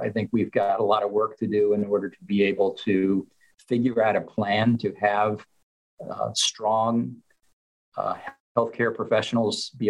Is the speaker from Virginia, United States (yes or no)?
yes; Lynchburg, Virginia, United States; I grew up in Lynchburg, Virginia, which is not a big city.